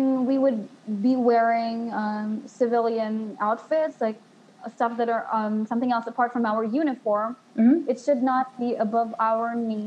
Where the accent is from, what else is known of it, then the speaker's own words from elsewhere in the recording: Cagayan de Oro, Northern Mindanao, Philippines; English is a second language; I grew up in Cagayan de Oro. That is in I grew up there. We live in a place called Kauswagan, and it is somewhere in between two beaches